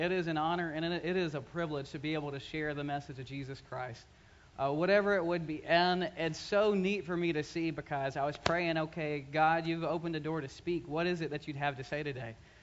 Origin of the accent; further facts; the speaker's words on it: Birmingham, Alabama, United States; I'm from Birmingham, Alabama, and it's already been noted that if I say Roll Tide too many times, I'm probably going to cut the mic.